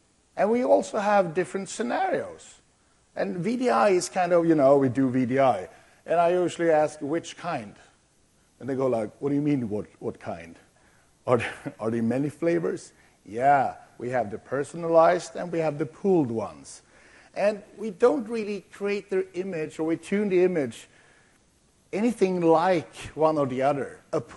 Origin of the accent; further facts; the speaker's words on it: Sweden; I'm from Sweden, which is over there.